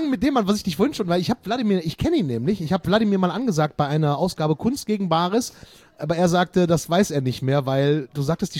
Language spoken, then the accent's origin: German; Rhineland, Germany; aber ich betone es auch falsch dann, so, als Rheinländer.